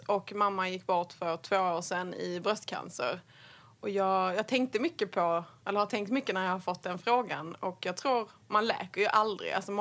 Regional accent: Höllviken, Skåne, Sweden; Men jag växte upp i Skåne. En liten by som heter Höllviken nere vid havet. I 2,5 mil utanför Malmö.

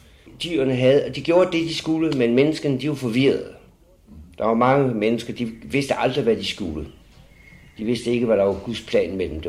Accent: Aarhus, Central Denmark Region, Denmark; Jeg var aarhusianer.

